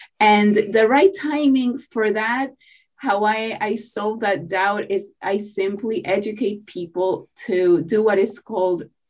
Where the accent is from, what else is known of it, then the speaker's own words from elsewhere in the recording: Peru; now in New York, United States; I'm originally from Peru.